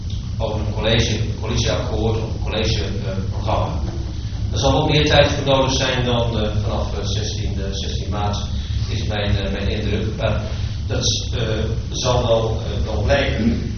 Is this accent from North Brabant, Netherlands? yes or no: no; Bleskensgraaf, South Holland, Netherlands; Ik kom uit Blessingsgraaf, uit het Alblasserwaard.